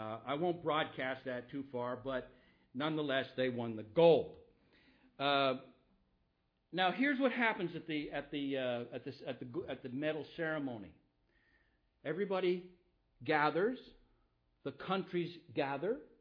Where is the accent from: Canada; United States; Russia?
Canada; I'm Canadian, and I'm very proud about my team because they're up 2-0.